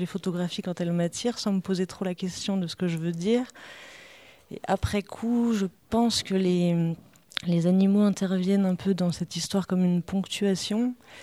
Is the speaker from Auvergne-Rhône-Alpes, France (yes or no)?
yes; Grenoble, Auvergne-Rhône-Alpes, France; moved away as an adult; now in Toulouse, France; moi, je viens de Grenoble à la base, donc j'y ai vécu jusqu'à mes 20 ans.